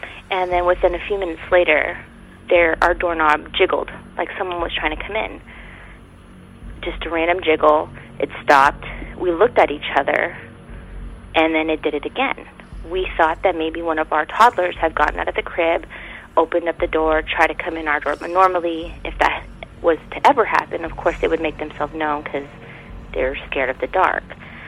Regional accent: California, United States; I'm originally from California, but I'm a dependent of a military member in the service, so I move around a lot.

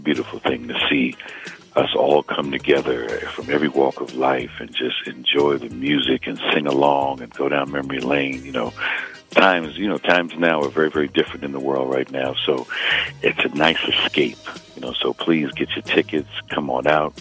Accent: Mount Vernon, New York, United States; also born or lived in Connecticut, United States; But, you know, I used to live in Connecticut. You know, of course, I'm from Mount Vernon, running under Mount Vernon. But I lived in Connecticut for a stint, so I spent a lot of time there.

